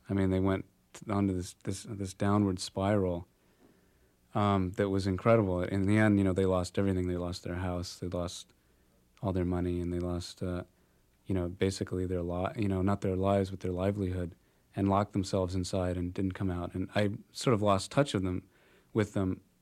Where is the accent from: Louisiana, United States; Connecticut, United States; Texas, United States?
Connecticut, United States; Darien; moved away; also born or lived in Portland; I grew up in Darien, Connecticut, which is a really WASPy town, And then my family moved to Portland.